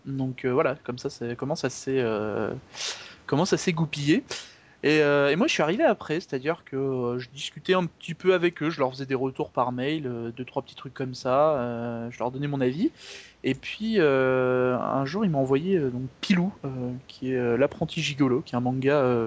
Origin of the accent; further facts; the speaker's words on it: Normandy, France; moved away as an adult; now in Paris, France; je viens de Normandie, donc la campagne profonde.